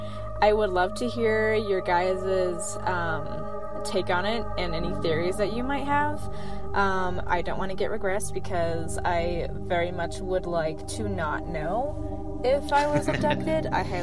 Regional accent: Iowa, United States; now in Utah, United States; I live in Utah, but I grew up in Iowa, so the story I'm going to tell happens in Iowa.

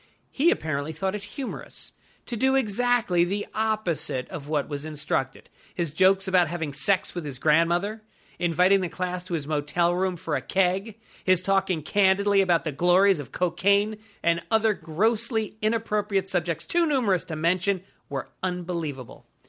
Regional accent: Ireland; there's something I have to honor as an Irish person.

